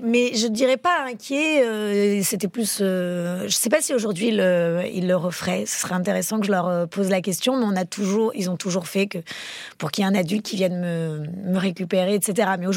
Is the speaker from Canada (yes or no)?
no; Centre-Val de Loire, France; Oui, mais j'ai grandi vraiment en Touraine